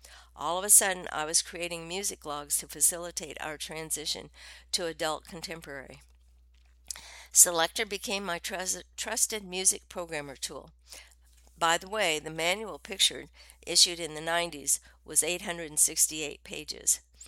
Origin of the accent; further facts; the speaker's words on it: Midwest, United States; Being a radio music geek growing up in the Midwest until 1970, working in Bloomington, then Champaign